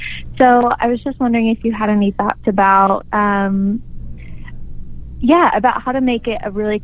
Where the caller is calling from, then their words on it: New York, United States; I am calling from New York.